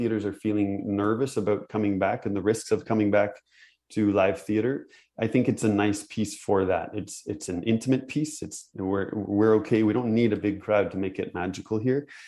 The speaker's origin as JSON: {"language": "English", "region": "Nova Scotia", "country": "Canada", "lives_now": "Montreal, Canada", "said": "I'm from Nova Scotia. I came, I've been almost 20 years."}